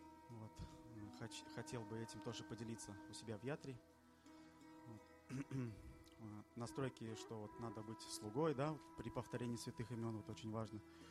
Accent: Naberezhnye Chelny, Tatarstan, Russia; из Набережных Челнов.

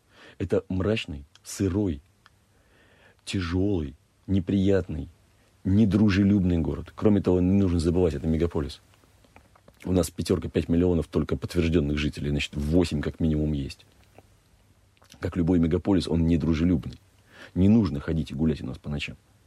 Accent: Saint Petersburg, Russia; Что для меня Петербург? Хорошо, для меня мой родной город.

